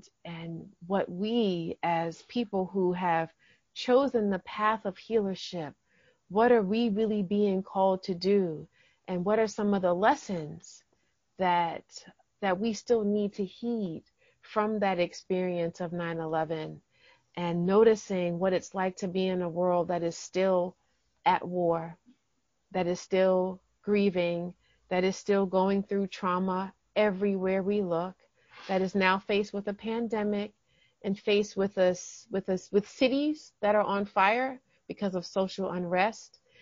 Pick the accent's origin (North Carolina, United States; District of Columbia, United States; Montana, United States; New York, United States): New York, United States; New York City; I am also originally from New York City, and I happen to be back in the city of my birth on September 11th